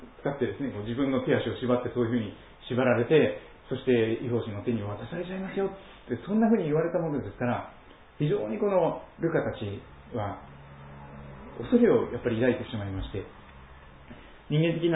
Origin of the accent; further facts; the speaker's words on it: Kochi, Japan; 私の生まれ育った四国にはですね、高知のところにはこの囲碁荘という言葉があるんです。